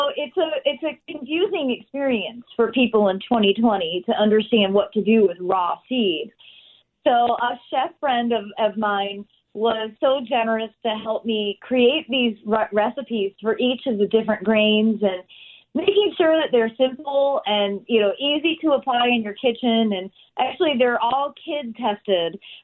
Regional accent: Michigan, United States; I grew up in the Midwest. I'm from Michigan.

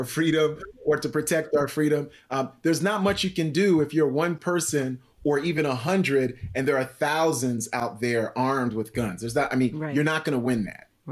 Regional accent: New York City, New York, United States; also born or lived in Haiti; And I'm from New York City by way of Haiti. So that's a deeper South when you get to Haiti and Cuba and other places.

